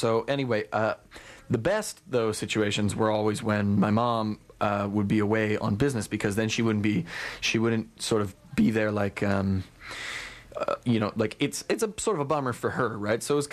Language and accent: English; Calgary, Alberta, Canada; I grew up in Calgary